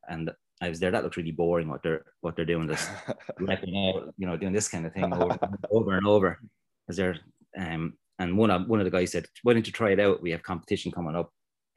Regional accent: Waterford, Munster, Ireland; Yeah, so I'm from Waterford in Ireland. It's like southeast of Ireland. It's very seasonal.

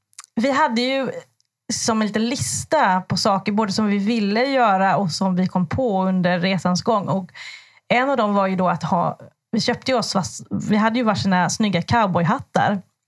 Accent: Småland, Sweden; jag är ju från Småland

